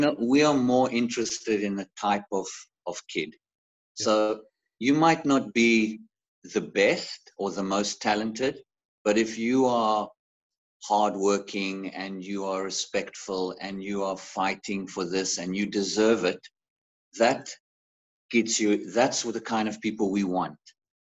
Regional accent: Zimbabwe; when I grew up in Africa. I was actually born in Zimbabwe.

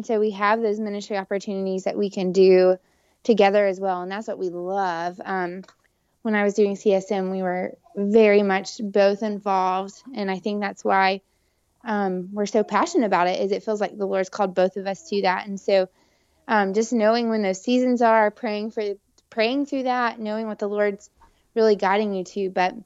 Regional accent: Chattanooga, Tennessee, United States; Both John Mark and I grew up in Chattanooga. Both of our parents are here.

